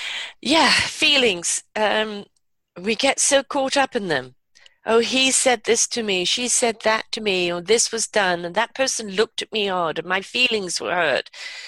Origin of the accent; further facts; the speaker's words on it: England, United Kingdom; I grew up in England and there were all sorts of magazines along